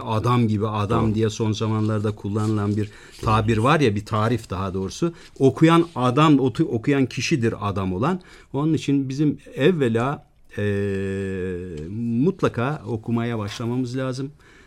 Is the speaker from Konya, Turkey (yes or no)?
no; Yozgat, Turkey; now in Ankara, Turkey; Yozgatlıyım. Ancak Ankara'da oturuyorum yıllardan beri.